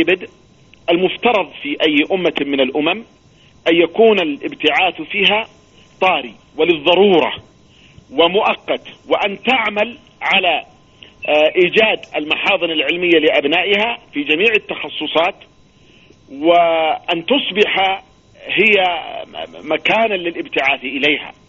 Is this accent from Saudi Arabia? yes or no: yes; Abha, Asir, Saudi Arabia; يعني مثلا عندنا في أبها